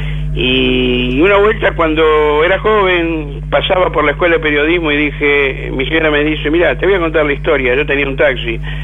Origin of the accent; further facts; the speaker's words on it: Buenos Aires, Argentina; No, nací en San Cristóbal, me crié en Parque Patricios